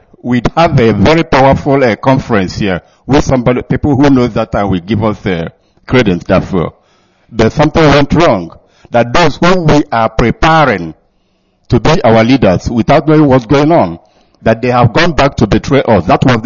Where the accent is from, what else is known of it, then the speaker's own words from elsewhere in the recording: Alo, Anambra, Nigeria; I'm from Alo, Idemili local government area of Anambra State, Biafra land.